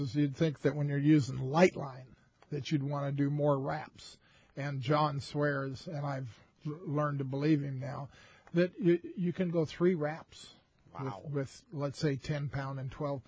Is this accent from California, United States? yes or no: yes; Riverside, California, United States; No, actually, I grew up in Riverside.